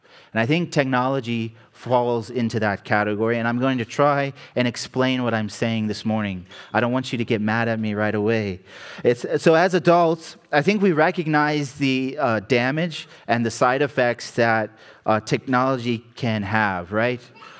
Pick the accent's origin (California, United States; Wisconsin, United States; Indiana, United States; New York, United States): Indiana, United States; now in Ohio, United States; ever since I can remember growing up in Indiana. We came to Ohio, the same rule applied to the church here.